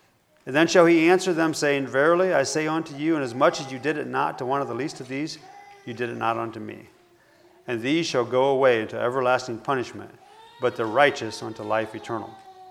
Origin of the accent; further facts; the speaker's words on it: United States; now in Brazil; I'm living in it, but I'm American.